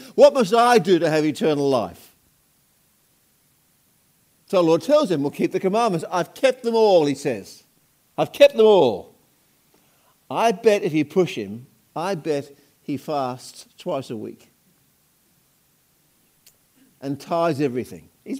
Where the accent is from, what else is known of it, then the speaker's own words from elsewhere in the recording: Liverpool, North West England, United Kingdom; I'm from Liverpool, England, so I love